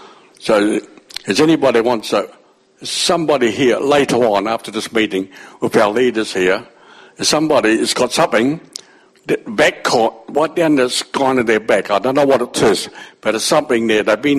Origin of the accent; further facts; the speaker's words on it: Wellington, New Zealand; I was brought up in the Honda Compassion in Island Bay in Wellington.